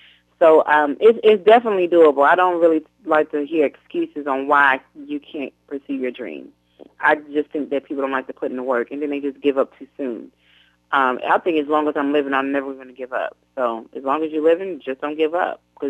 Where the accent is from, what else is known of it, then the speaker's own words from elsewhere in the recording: Fort Worth, Texas, United States; back in my hometown of Fort Worth.